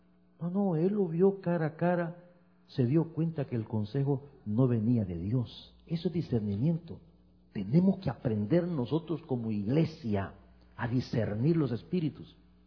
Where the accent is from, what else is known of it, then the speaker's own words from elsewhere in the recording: El Salvador; hace poco estuve en mi país, en El Salvador